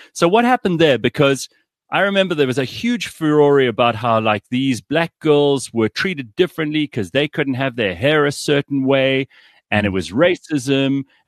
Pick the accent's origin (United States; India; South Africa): South Africa; We come from South Africa.